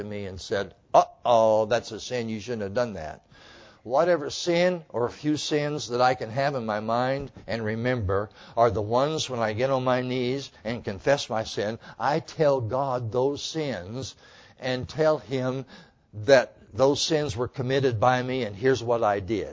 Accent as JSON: {"language": "English", "region": "Montana", "country": "United States", "tie": "born or raised there", "said": "When I was a kid, growing up in Montana on the ranch, my dad, being a Catholic"}